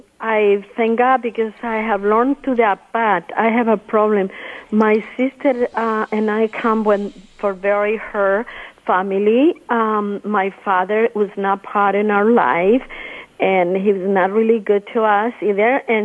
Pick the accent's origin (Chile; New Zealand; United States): Chile; she just called to my sister in my country. I'm from Chile.